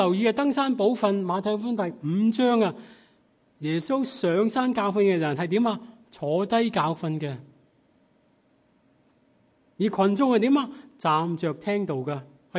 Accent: Hong Kong; 记得我小的时候在香港读书

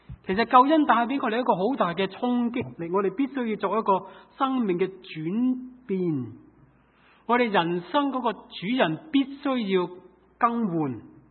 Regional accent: Hong Kong; 尤其我记得在香港长大的时候，去过很多的夏令会

